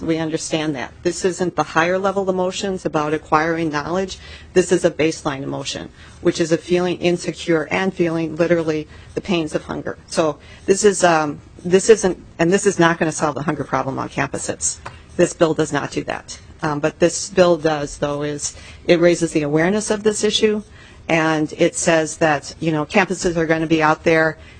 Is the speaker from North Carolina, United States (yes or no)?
no; Minnesota, United States; this is my hometown, and it's forever changed, and it's forever changed for the better. And that's just Minnesota in the future